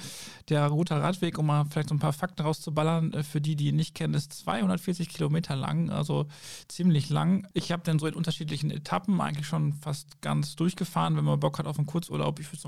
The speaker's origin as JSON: {"language": "German", "town": "Dortmund", "region": "North Rhine-Westphalia", "country": "Germany", "tie": "born or raised there", "said": "Ich blicke zuerst auf meine Heimatstadt, auf Dortmund, habe ich gerade schon gesagt."}